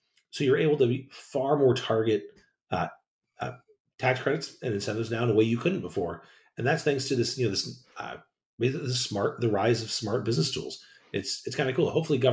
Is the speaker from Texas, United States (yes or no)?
no; Modesto, California, United States; now in Bay Area, United States; If we're up to me, my hometown, Modesto, I live in the Bay Area now.